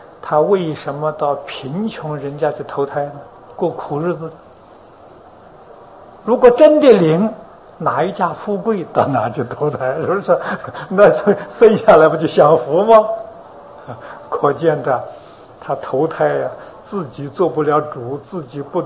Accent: China; 在佛法的名词叫神识，我们中国人称它做灵魂啊

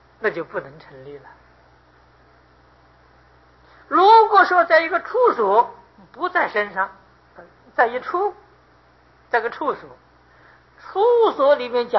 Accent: Taipei, Taiwan; 比如我们说我们台湾那个钟啊，台钟啊，那真的叫钟吗？我们台北人看它了

